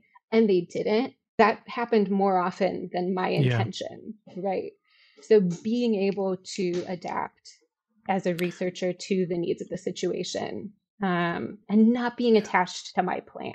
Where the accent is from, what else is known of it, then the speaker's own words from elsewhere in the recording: Chicago, Illinois, United States; I'm from Chicago. I taught in Chicago.